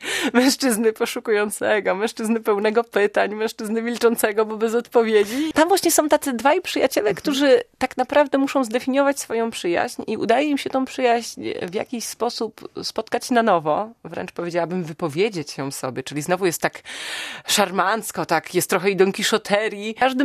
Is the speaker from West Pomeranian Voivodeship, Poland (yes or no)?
yes; Szczecin, West Pomeranian Voivodeship, Poland; a ja wychowałam się na Pomorzanach. Zresztą pozdrawiam wszystkich ludzi z Pomków.